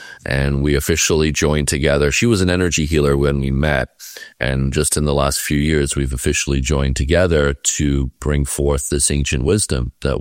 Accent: Fort Lauderdale, Florida, United States; This was in South Florida, where I grew up in Fort Lauderdale.

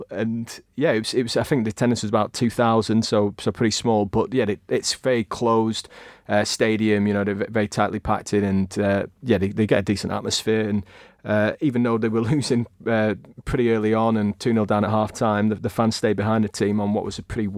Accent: Blackburn, North West England, United Kingdom; So I grew up in Blackburn, obviously, so it's right on our doorstep.

